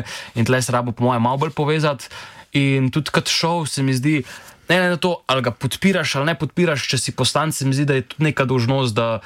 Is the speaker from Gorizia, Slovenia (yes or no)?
no; Škofja Loka, Upper Carniola, Slovenia; kaj prihajam iz Škofje Loke, zato ker je glih 25 km, ne 26